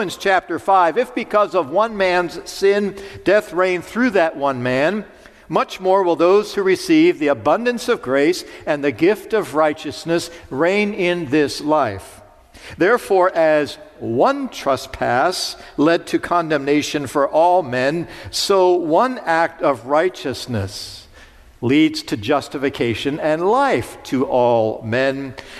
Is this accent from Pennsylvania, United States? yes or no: yes; Pittsburgh, Pennsylvania, United States; but on our street where I grew up in Pittsburgh, there were kids that were younger than me